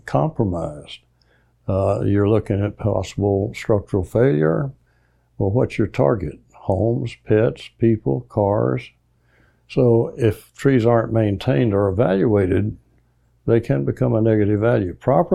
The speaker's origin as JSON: {"language": "English", "town": "Tallahassee", "region": "Florida", "country": "United States", "tie": "born or raised there", "said": "I grew up in Tallahassee back in the 40s. I'm a little older than you, and we've always really loved the trees here."}